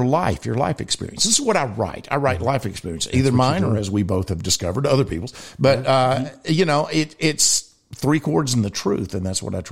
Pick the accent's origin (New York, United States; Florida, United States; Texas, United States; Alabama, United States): Alabama, United States; I am from Alabama.